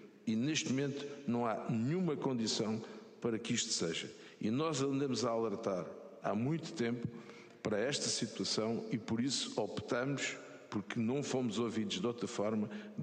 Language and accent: Portuguese; Porto, Norte, Portugal; now in Setúbal, Portugal; Eu não sou de Setúbal, eu sou do Porto, mas é a minha terra de adoção, é aquela onde eu vivo, onde eu vi nascer e morrer os meus familiares, alguns, a grande maioria estão no Porto